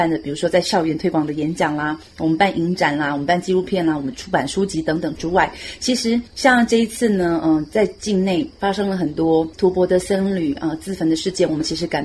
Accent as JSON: {"language": "Chinese", "country": "Taiwan", "said": "身为台湾人的我们"}